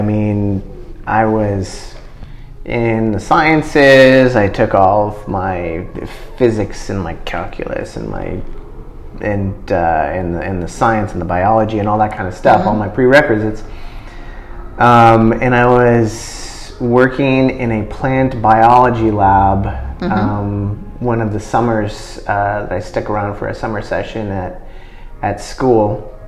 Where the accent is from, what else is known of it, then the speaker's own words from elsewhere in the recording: Santa Rosa, California, United States; also born or lived in Portland, Oregon; Grew up in Portland, Oregon, and then back down to California to the Bay Area, and I grew up in the Bay Area pretty much for the rest of my, until I was in high school.